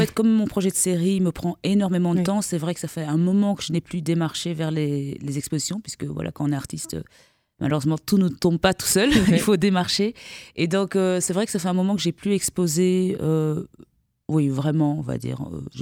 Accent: Belgium; moi je suis de Belgique à la base

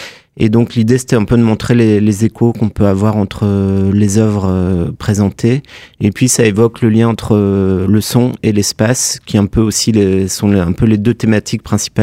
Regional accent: Grand Est, France; also born or lived in Strasbourg; now in Marseille, France; j'ai grandi dans les Vosges, donc je connais pas trop cette ville, parce que moi j'ai fait mes études à Strasbourg, donc je suis content de découvrir cette ville. C'est très différent de Marseille, où j'habite maintenant.

